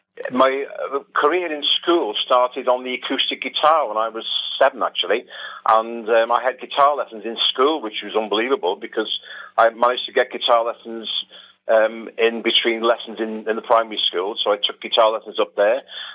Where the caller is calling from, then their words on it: Connah's Quay, Wales, United Kingdom; I'm at home in Connors Quay, which is Deeside in North Wales.